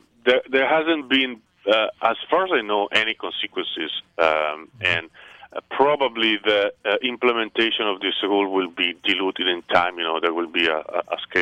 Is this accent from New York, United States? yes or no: no; Oakland, California, United States; Generally, I would be from Oakland, but today I'm from L.A.